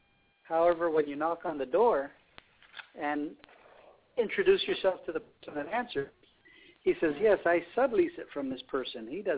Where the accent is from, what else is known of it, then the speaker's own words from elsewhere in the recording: California, United States; Born and raised in the Bay Area. Ended up going to school while I was at work at the sheriff's office.